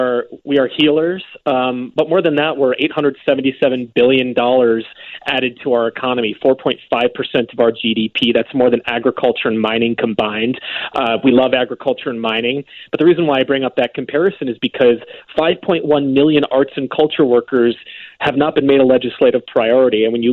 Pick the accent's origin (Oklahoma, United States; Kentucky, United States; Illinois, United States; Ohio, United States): Illinois, United States; Chicago; also born or lived in Morton Grove; Look, I am a proud born and raised Chicago, and I grew up in Rogers Park, Peterson and Maplewood, and over on Fargo, and then Morton Grove.